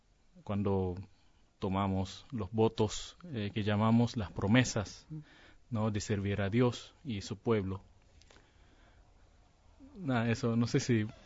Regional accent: Philippines; Spanish is a second language; Nosotros como filipinos somos más fanáticos de lo que es básquet.

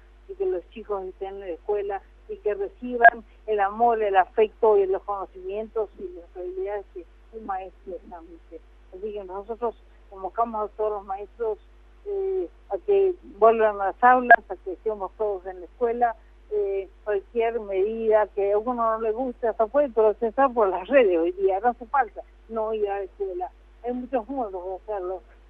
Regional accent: Jujuy, Argentina; Nosotros somos argentinos también, los jujeños

